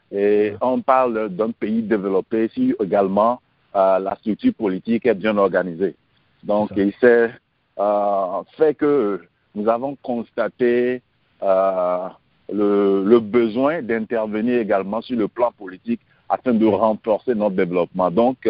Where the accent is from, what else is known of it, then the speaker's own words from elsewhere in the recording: Togo; now in United States; Je suis togolais de nationalité vivant en Caroline du Nord, aux États-Unis.